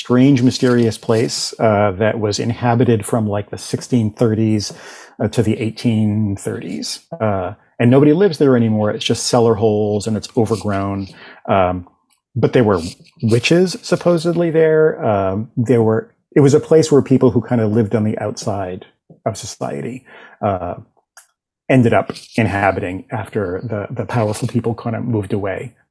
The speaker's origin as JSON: {"language": "English", "town": "Boston", "region": "Massachusetts", "country": "United States", "tie": "born or raised there", "accent": "Boston", "said": "I grew up in the Boston area, still live in the Boston area, and I spent so much of my youth like getting rid of my Boston accent"}